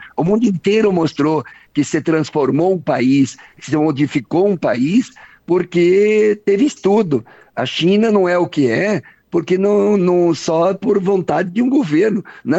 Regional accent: Santa Catarina, Brazil; como educador, como catarinense

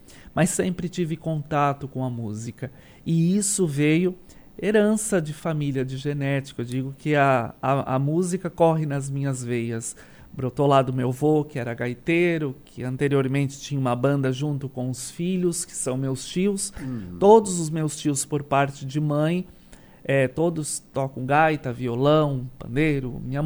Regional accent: Linha Torres, Santa Catarina, Brazil; now in Criciúma, Brazil; sou de Linha Torres, lugar este que eu tenho muito orgulho de ser, carrego com muito carinho meu coração, por mais que hoje não estou mais morando em Linha Torres, moro em Criciúma, mas nasci ali, me criei

